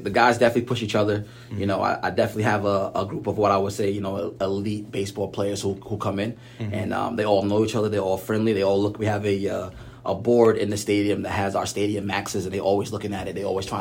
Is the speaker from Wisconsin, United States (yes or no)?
no; Massapequa, New York, United States; Yeah. So I'm a Long Island guy. You know, I'm from Massapequa. I went to Amityville High School.